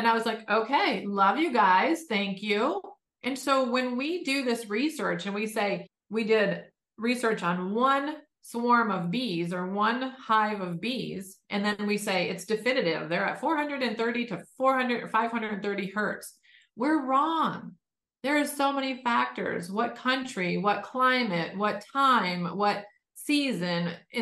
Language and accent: English; Detroit, Michigan, United States; So I started out born and raised in Detroit. So blue collar environment.